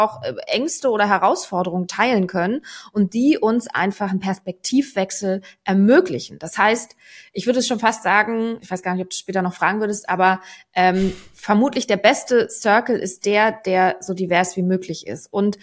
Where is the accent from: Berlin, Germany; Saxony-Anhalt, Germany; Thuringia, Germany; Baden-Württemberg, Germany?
Berlin, Germany; now in Hamburg, Germany